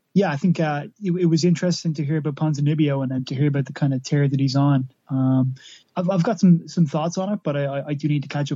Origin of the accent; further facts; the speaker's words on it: Ireland; now in England, United Kingdom; I'm Irish, but I live in England right now because I'm doing a PhD here.